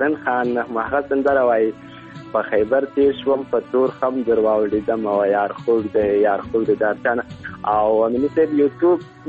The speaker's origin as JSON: {"language": "Pashto", "region": "Ghazni", "country": "Afghanistan", "lives_now": "Helmand, Afghanistan", "said": "مونږ د هلمند نه یو مونږ د غزنی یو او د صفه هلمند راغلی یو"}